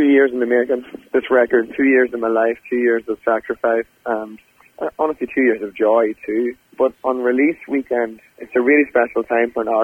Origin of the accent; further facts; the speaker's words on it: Monaghan, Ulster, Ireland; my hometown in Monaghan.